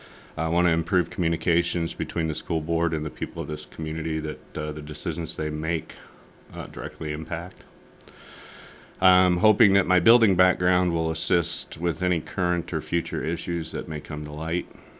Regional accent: Arizona, United States; moved away; also born or lived in Iowa / Washington; I'm originally from Arizona. I moved to Iowa in 2000. I've lived in Washington for about 10 years now.

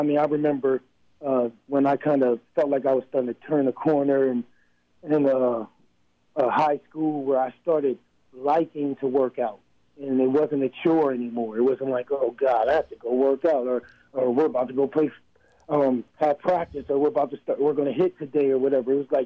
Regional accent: Harrisburg, Pennsylvania, United States; LeSean McCoy, he's doing great things in Harrisburg, my hometown, and in Philly as well.

